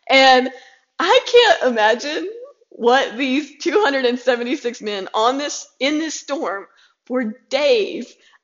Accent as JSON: {"language": "English", "country": "United States", "said": "And so I know I personally put too much faith in the fact that I'm an American."}